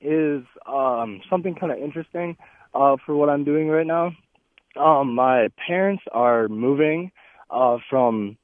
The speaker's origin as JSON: {"language": "English", "town": "Black River Falls", "region": "Wisconsin", "country": "United States", "said": "And I'm from Black River Falls, a very small town."}